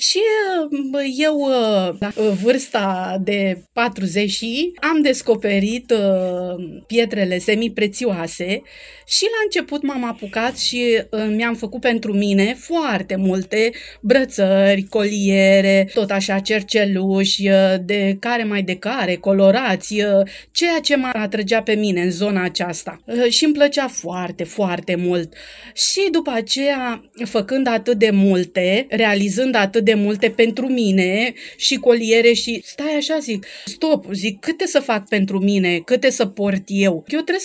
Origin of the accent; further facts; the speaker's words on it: Cobadin, Constanța County, Romania; jet be jet, în Dobrogea, sunt născută, crescută, mai exact în comuna Cobadin, unde am locuit acolo 39 de ani. Și sunt foarte mândră că sunt din zona asta.